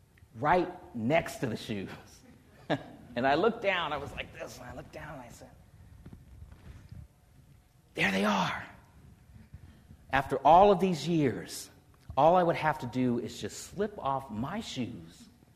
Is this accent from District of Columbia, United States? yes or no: yes; Washington, District of Columbia, United States; born there; I mentioned I was born in Washington, D.C., and this is Frederick Douglass's home.